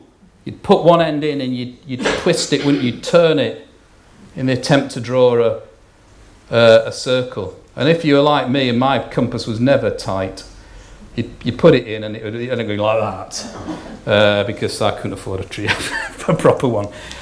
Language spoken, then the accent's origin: English; Sheffield, Yorkshire and the Humber, United Kingdom; As I know, I was from Sheffield, and she ain't too popular, I tell you up there.